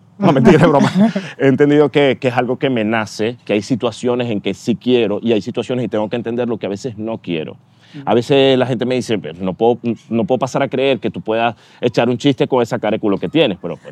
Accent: Maracaibo, Zulia, Venezuela; por lo menos de donde yo vengo, uh-huh. de la ciudad donde yo vengo, de Maracaibo, todo es un humor.

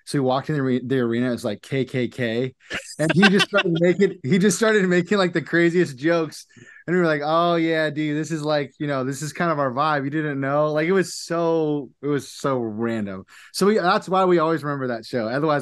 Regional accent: Seattle, Washington, United States; Yeah. So I'm from Seattle, Washington. Grew up outside of there.

